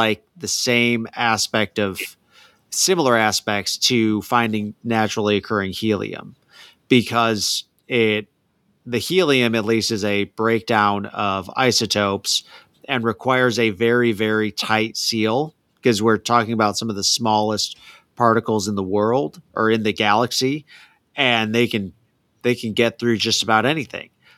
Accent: Northern United States, United States; And I'm from the North, so I'm not used to all of these traditions and these traditional things for universities

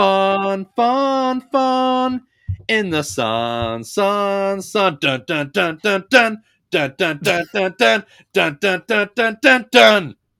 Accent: United Kingdom; as a Brit who spends a lot of time around very, very eager Americans

